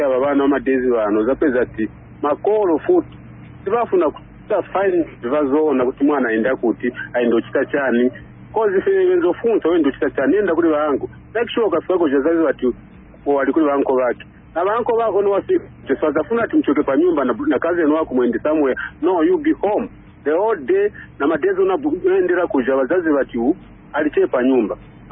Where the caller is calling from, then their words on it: Ndola, Copperbelt, Zambia; I'm calling you from Ndola.